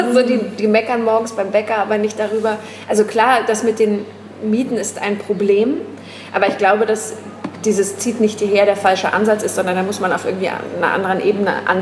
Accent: Berlin, Germany; Ich bin in Berlin-Mitte aufgewachsen und da ist alles passiert und ich bin direkt neben der Mauer aufgewachsen

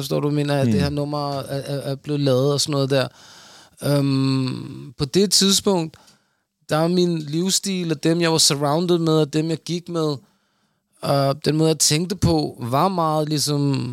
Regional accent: Pakistan; Nu, jeg er pakistaner.

